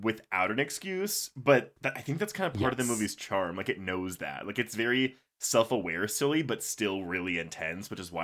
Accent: Louisiana, United States; I am from Louisiana.

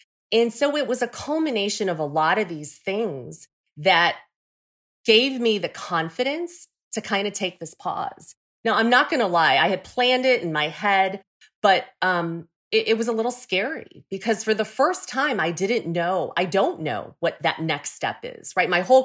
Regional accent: Hong Kong; moved away; I was an immigrant, right? We moved here from Hong Kong. And I'm the oldest daughter of three girls.

